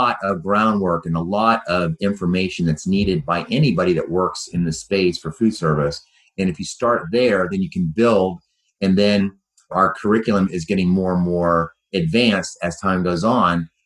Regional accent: Massachusetts, United States; also born or lived in Southern US; I live in Massachusetts. I grew up outside of Boston, but I've lived down south for about 25 years until recently, and I moved back to Western Massachusetts.

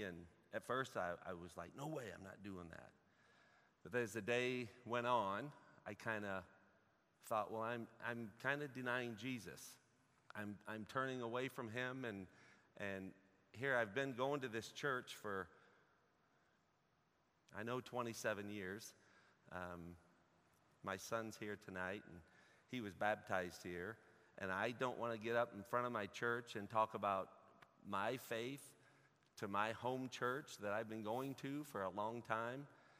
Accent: Burlington, Iowa, United States; now in St. Louis, United States; and I'm from Iowa. I'm not a St. Louis kid. I didn't grow up in St. Louis, so the famous, where'd you go to high school? When I say I went to Burlington High, I always get a, nobody knows that school.

